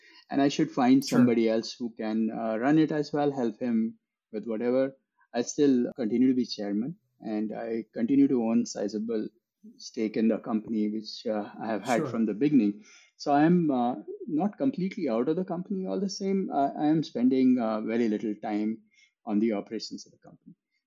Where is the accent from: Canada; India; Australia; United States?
India; I'm doing it because I want to do it from India, not because I had to. I could have stayed in the US and stayed there, but I always wanted to be in India. And it's a fact, you know, it's in our country, we can make something happen.